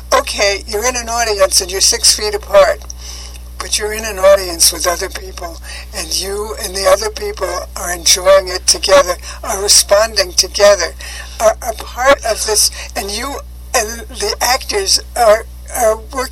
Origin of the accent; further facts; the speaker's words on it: New York, United States; I mean, I think that when I was growing up in New York and going to theater